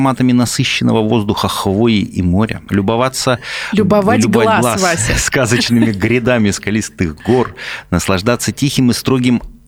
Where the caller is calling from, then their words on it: Kaliningrad, Kaliningrad Oblast, Russia; Я из Калининграда, звоню вам